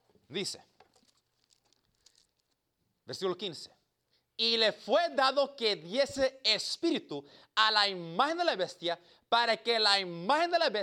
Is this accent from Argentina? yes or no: no; Cuba; Obviamente, esta segunda bestia no puede ser Cuba. Soy cubano, ¿ok?